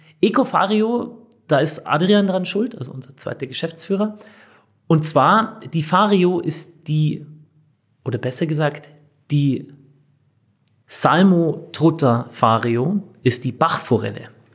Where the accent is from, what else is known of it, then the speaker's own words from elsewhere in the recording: Bavaria, Germany; Also wir kommen alle aus Münchner Westen, Ammersee und die Umgebung.